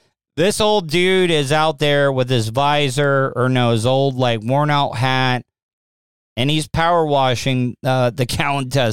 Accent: the South, United States; You know, growing up in the South, I've been to a lot of butchering of a cow from start to finish

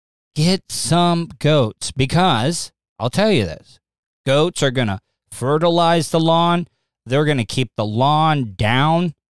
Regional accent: DeLeon Springs, Florida, United States; we didn't have a lot of neighbors growing up in DeLeon Springs. I think our closest neighbor was like a couple of miles away.

